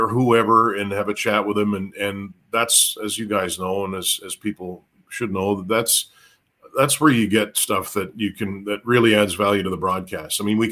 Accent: Nova Scotia, Canada; and I'm from Nova Scotia.

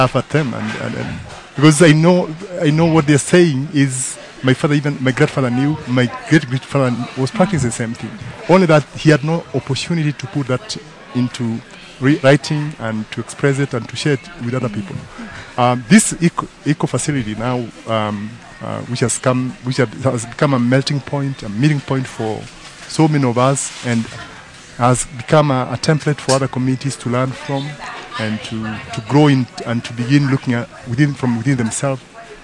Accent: Il Ngwesi, Laikipia County, Kenya; When I grew up in Ilongwesi, my father would tell me during the dry periods

